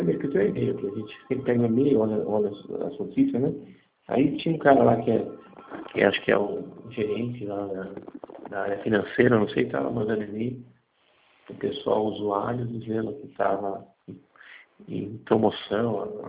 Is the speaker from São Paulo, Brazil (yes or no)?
yes; Jundiaí, São Paulo, Brazil; eu sou de Jundiaí, mas eu trabalho lá no, em Guarulhos, Guarulhos, em Congonhas